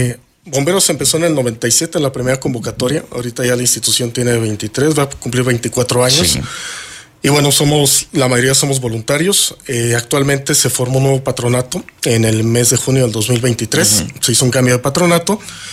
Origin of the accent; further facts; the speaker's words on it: Querétaro, Mexico; yo originalmente soy de aquí de Querétaro, tengo ya 35 años en el municipio de Pedro Escobedo.